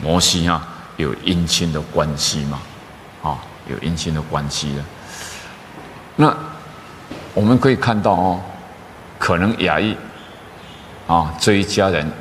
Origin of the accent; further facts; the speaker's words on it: Taiwan; 我们台湾人